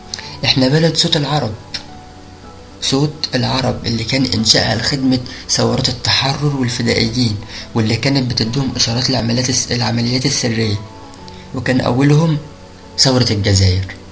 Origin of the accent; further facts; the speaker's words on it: Egypt; خلوني انا اقول رأيي الشخصي كمصري